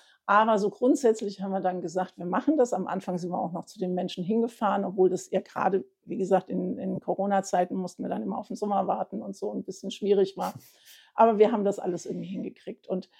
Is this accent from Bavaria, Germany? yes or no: no; Frankfurt am Main, Hesse, Germany; meine Frau und ich, wir sind zwar beide in Frankfurt am Main geboren und auch dort aufgewachsen